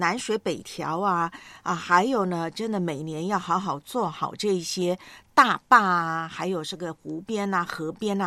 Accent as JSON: {"language": "Chinese", "country": "Taiwan", "tie": "born or raised there", "said": "我就看过呢有个视频在我的老家台湾啊"}